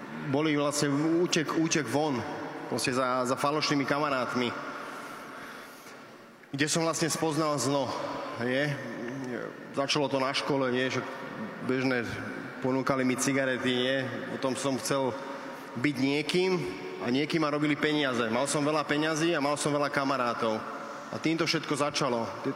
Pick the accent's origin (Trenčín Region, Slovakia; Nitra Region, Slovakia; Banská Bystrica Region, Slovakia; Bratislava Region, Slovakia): Bratislava Region, Slovakia; Bratislava; also born or lived in Dunajská Lužná; Pochádzam z Dunajskej Lužnej, ale rodákom som z Bratislavy. Dlhé roky som žil v Petržalke.